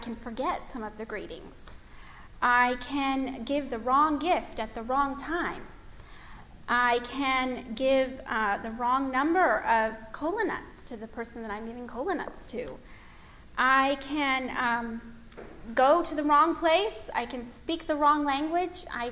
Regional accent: United States; also born or lived in England / Mali; are American, and I hold an American passport. I can say that I am American.

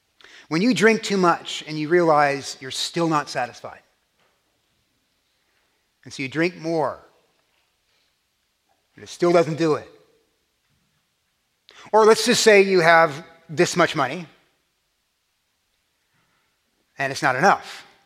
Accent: Texas, United States; now in New York, United States; I really didn't want to be a New Yorker. I wanted to be I'm a Texan. And here I am in New York, and so it hurt me, it pained me to get these things changed.

